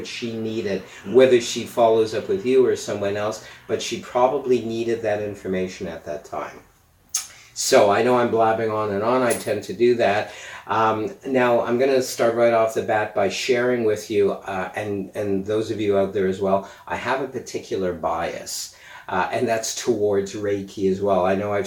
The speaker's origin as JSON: {"language": "English", "town": "Montreal", "region": "Quebec", "country": "Canada", "said": "because I'm from Montreal"}